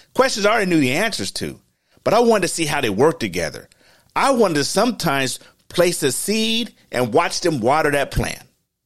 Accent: Los Angeles, California, United States; Yes, I'm from L.A. I'm from California.

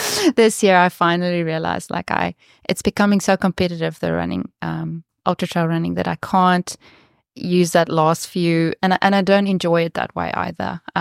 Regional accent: South Africa; I think as a South African, we always picture New Zealand being sport, like sport mania.

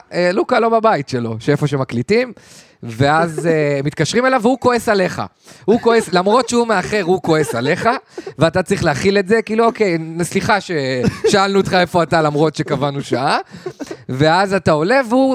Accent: Kiryat Ata, Haifa District, Israel; מקריית אתא.

